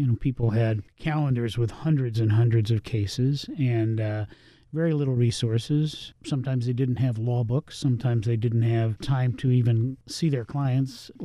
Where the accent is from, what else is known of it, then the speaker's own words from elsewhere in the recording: New York City, New York, United States; born there; also born or lived in Queens; I was born in New York City. I was born in Manhattan, lived in Queens, and then moved quite a bit to a number of different towns.